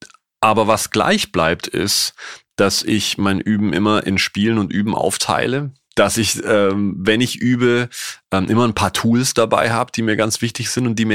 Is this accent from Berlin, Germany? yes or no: no; Bavaria, Germany; now in Hamburg, Germany; beides, weil Bayern natürlich da meine Eltern sind, ist meine Heimat ist sozusagen, Hamburg, weil ich hier schon seit über 25 Jahren lebe und das mein Zuhause ist.